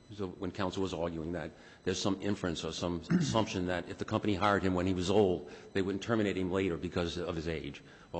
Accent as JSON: {"language": "English", "country": "Iran", "said": "I agree he didn't say because of my age or because I'm from Iran or because of my Muslim identity."}